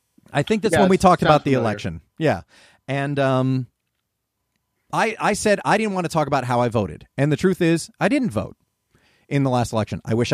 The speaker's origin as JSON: {"language": "English", "country": "United States", "said": "I'm just saying I'm a voter. I'm an American."}